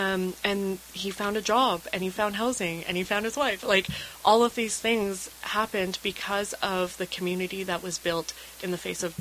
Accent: Canada; born there; it was because of the history that existed that has enabled me to be born in Canada.

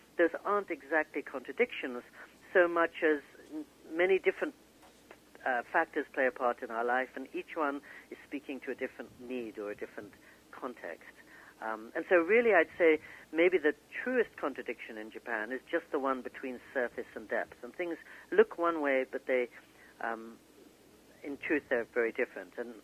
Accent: England, United Kingdom; also born or lived in New York City, United States; the town where I grew up in England or the apartment where I lived in New York City.

